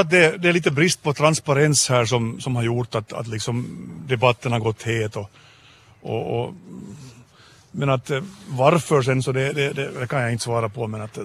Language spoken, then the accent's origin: Swedish; Hanko, Uusimaa, Finland; born there; Nå, jag är född i Hangö. Jag är nybliven pensionär